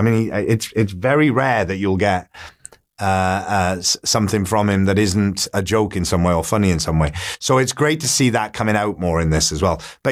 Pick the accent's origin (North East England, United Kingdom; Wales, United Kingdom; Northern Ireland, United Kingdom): Wales, United Kingdom; Port Talbot; it starts off in my hometown in Port Talbot in South Wales.